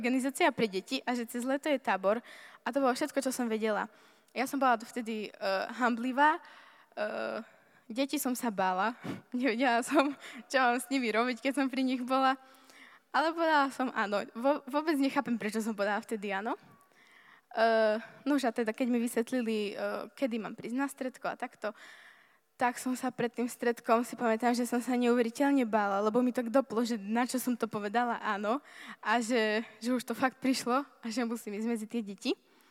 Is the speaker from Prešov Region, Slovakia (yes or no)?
yes; Levoča, Prešov Region, Slovakia; som z Levoče, mám 20 rokov